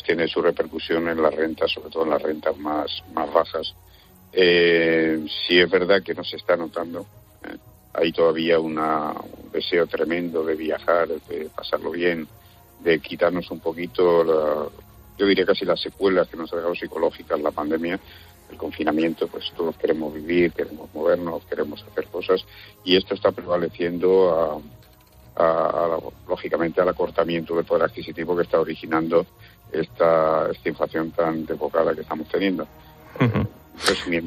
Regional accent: Community of Madrid, Spain; now in Seville, Spain; Yo no soy sevillano, llevo muchos años, yo soy madrileño, llevo muchos años aquí en Sevilla.

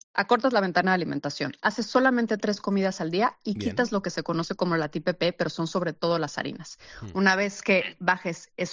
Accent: Mexico; moved away as an adult; also born or lived in New York; now in Madrid, Spain; soy mexicana, yo conocí a mi ex en Nueva York y me vine a vivir a Madrid porque me casé con él

